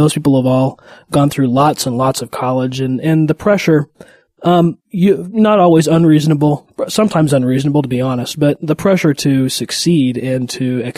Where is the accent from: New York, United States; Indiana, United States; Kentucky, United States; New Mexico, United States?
New Mexico, United States; Los Alamos; I grew up in Los Alamos, New Mexico, which is the Los Alamos National Laboratory is there.